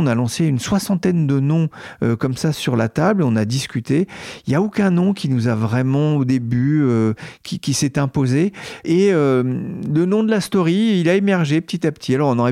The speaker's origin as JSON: {"language": "French", "region": "Brittany", "country": "France", "said": "Alors moi, je ne suis pas branchouillard parisien, je suis breton."}